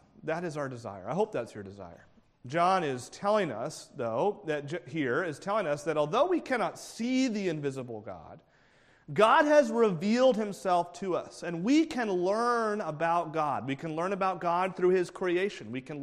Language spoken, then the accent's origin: English; United States; How would I, as an American, ever know what you're supposed to do in that kind of situation?